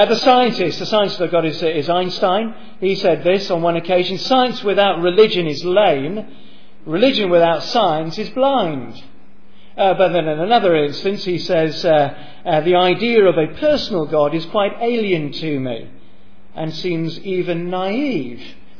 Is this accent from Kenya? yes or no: yes; Kenya; I'm a Welshman. And we're useless at rugby. But I was born and brought up in Kenya, that's near South Africa